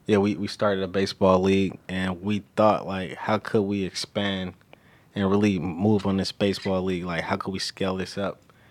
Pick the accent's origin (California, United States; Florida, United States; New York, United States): California, United States; Oakland; Growing up in Oakland, everybody's a basketball guy.